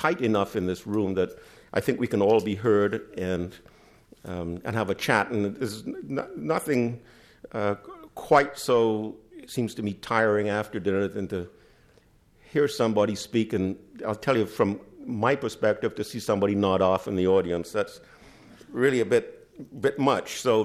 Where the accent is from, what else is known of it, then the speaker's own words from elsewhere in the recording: California, United States; now in Louisville, United States; I didn't come from, I thought I came from California and I could dress down, but apparently I decided in Louisville you should do as folks